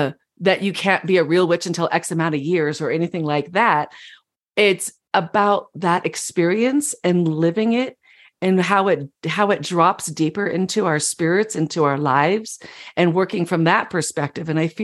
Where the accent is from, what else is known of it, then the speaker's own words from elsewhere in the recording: California, United States; because I grew up in Orange County where I was 10th generation to live there. Our family had arrived in the late 1700s.